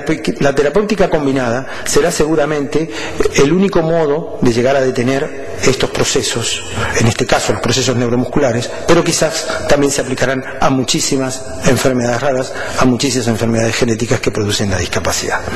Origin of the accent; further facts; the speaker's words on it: Argentina; yo soy de Argentina